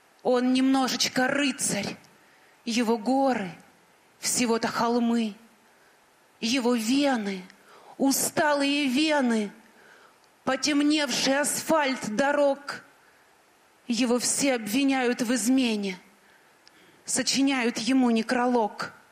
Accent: Donetsk, Donetsk Oblast, Ukraine; Небольшое стихотворение, посвященное моему городу, моему родному городу. Я дончанка.

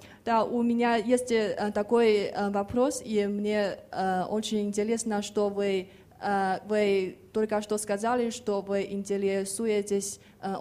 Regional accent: Beijing, China; Russian is a second language; я приехала из Пекина

